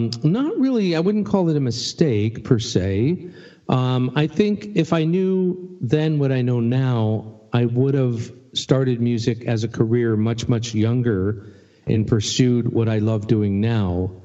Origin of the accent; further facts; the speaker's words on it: New York, United States; now in Canada; I'm born and bred in New York.